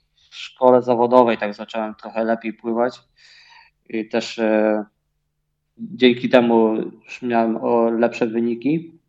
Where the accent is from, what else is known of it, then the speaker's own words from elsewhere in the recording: Szczecin, West Pomeranian Voivodeship, Poland; Moje pierwsze zawody triatlonowe, to tak mi się wydaje, to właśnie chyba były u mnie w Szczecinie. Tam właśnie, tam gdzie się wychowywałem, tam właśnie wystartowałem na tych pierwszych zawodach